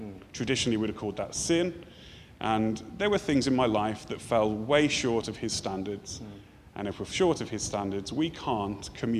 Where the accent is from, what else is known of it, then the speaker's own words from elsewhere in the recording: Birmingham, West Midlands, United Kingdom; born there; I was born in Birmingham.